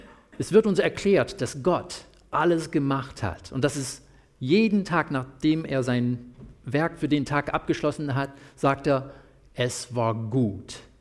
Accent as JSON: {"language": "German", "country": "United States", "second_language": "German", "lives_now": "Germany", "said": "ihr wisst, ich komme aus dem Land der begrenzten Unmöglichkeiten"}